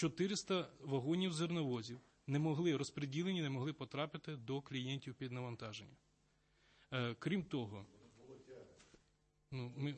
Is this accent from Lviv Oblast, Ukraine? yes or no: yes; Lviv Oblast, Ukraine; ми з вами земляки, я теж з Львівщини